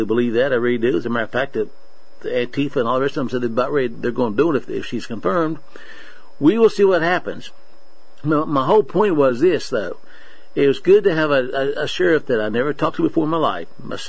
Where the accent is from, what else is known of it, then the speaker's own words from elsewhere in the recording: West Virginia, United States; Born and raised in West Virginia. I like where I live.